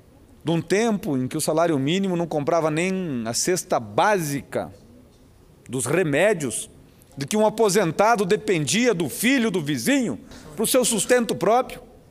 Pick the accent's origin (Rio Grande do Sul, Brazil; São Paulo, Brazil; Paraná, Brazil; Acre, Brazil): Paraná, Brazil; Arapuã; now in Curitiba, Brazil; Eu venho de uma cidadezinha pequena, do interior do Paraná, Ivaiporã. Na verdade, sou do interior de Ivaiporã, sou do distrito de Arapuã, à época, quando nasci, hoje, município de Arapuã, tem 4 mil habitantes